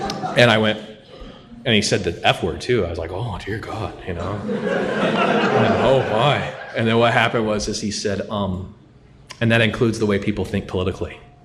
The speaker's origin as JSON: {"language": "English", "town": "Long Beach", "region": "California", "country": "United States", "accent": "Long Beach", "said": "sorry, my Long Beach accent's coming out."}